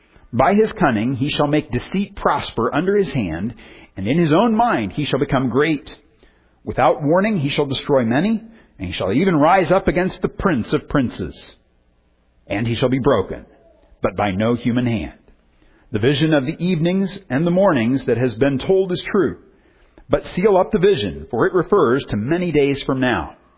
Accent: Indiana, United States; When I was a teenager growing up in North Central Indiana, I went with some friends

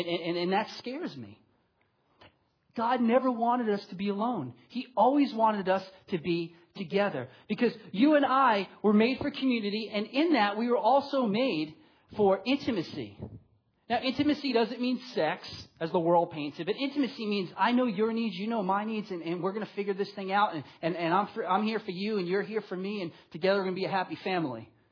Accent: New York, United States; I'm from New York, so hey, represent the place where you're from.

